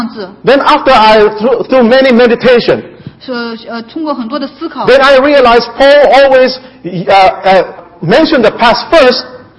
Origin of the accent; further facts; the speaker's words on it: Philippines; English is a second language; And I came from the Philippines, I never seen one. That is 20 years ago.